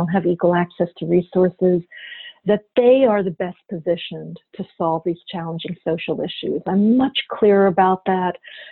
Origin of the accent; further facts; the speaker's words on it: Pennsylvania, United States; I'm Indian American. I grew up outside of Philadelphia in a community that was not that diverse, very diverse economically, but not that diverse.